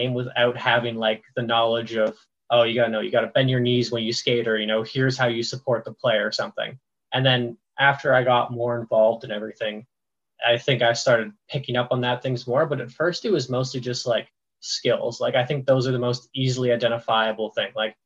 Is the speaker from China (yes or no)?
no; Ontario, Canada; I grew up in the middle of Hockeyville, Ontario. Like I grew up right in the middle of everyone around me played hockey.